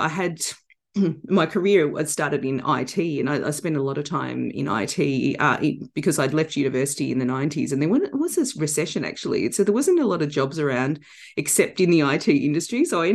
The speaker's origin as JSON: {"language": "English", "town": "Melbourne", "region": "Victoria", "country": "Australia", "tie": "born or raised there", "said": "my hometown of Melbourne"}